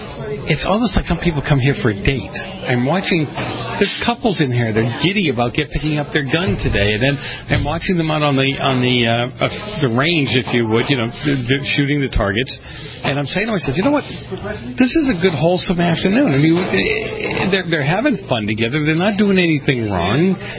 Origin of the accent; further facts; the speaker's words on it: Massachusetts, United States; I grew up in Massachusetts, and when I go back, my brother likes to go shooting